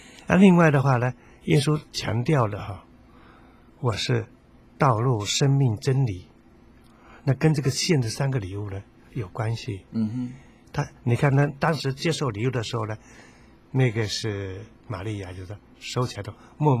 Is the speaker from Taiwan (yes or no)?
no; China; 我们中国人的话呢这个始终啊